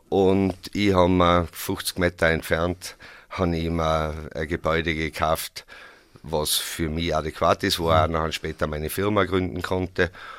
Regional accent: Austria; aufgewachsen und in Mariahilf in St. Jakob. die ersten Jahre natürlich nur in Mariahilf

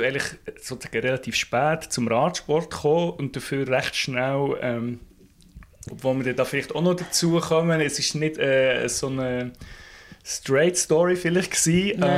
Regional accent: Bern, Switzerland; Als Berner bin ich so frech

